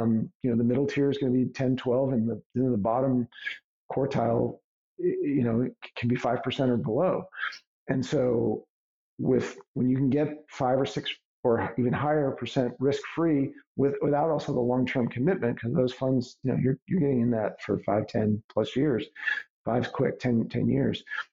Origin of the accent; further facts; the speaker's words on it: New York City, New York, United States; Born and raised in New York City, and you know, sort of my family really embraced the multicultural culinary aspects of the city.